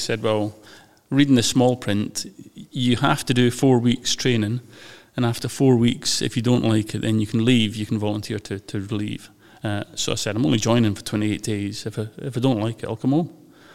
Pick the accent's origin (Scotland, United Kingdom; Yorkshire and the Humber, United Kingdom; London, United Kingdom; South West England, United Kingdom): Scotland, United Kingdom; Moffat; I normally tell people I'm from Lockerbie because people have heard of that for obvious reasons. But I'm not. I'm actually further north from a little place called Moffat.